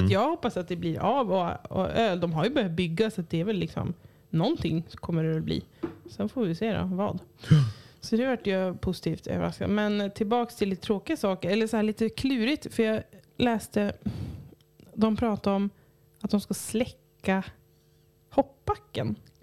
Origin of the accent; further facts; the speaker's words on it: Cyprus; Där jag kommer ifrån, på Cypern